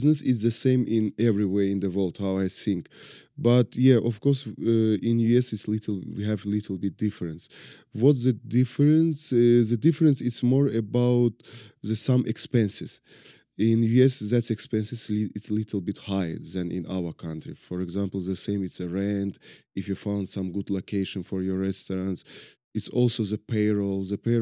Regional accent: Azerbaijan; English is a second language; moved away as an adult; now in Las Vegas, United States; I'm from Azerbaijan. I'm 37 years old. I moved to Vegas 2 years before to open the restaurant here.

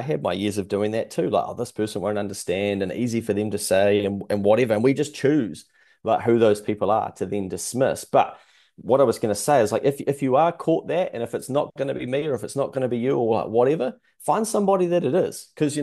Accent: Dannevirke, Manawatū-Whanganui, New Zealand; I grew up in Dannevirke, for instance

